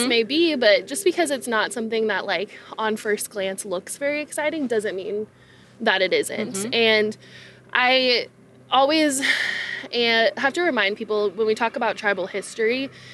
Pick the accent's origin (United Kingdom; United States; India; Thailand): United States; Las Vegas, Nevada; I'm also a member of the Bishop Paiute tribe, mm-hmm. but I grew up here in Las Vegas.